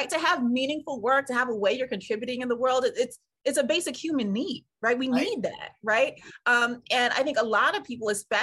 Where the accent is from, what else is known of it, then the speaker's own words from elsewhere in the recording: California, United States; And so, I come from the West Coast as well. I grew up in California. Mm-hmm. And in the Bay Area